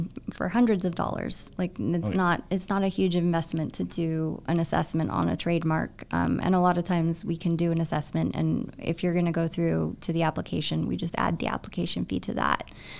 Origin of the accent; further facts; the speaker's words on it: Los Angeles, California, United States; I wanted to go to New York from LA. I grew up in Los Angeles